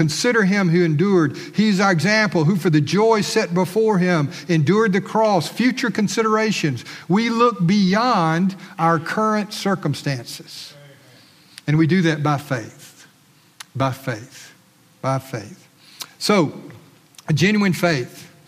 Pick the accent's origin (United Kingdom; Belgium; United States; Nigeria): United States; Evergreen, Alabama; I remember growing up in Evergreen, and Evergreen was a small town, South Alabama